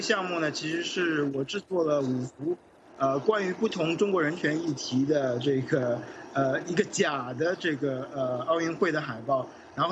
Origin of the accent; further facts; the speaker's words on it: Australia; 但恰恰是在我自己的国家澳大利亚